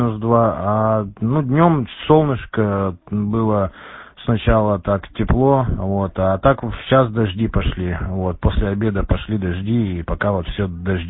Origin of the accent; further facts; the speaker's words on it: Kostroma, Kostroma Oblast, Russia; now in Kologriv, Russia; сам я из Костромы, город Кострома, но сейчас нахожусь в области, город Кологрив. Город Кологрив, Костромской области.